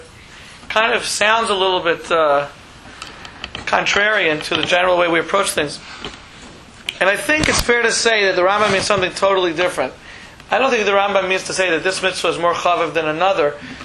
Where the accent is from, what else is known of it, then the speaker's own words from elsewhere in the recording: Memphis, Tennessee, United States; now in Lakewood, United States; I'm from Memphis, Tennessee, and currently from Lakewood.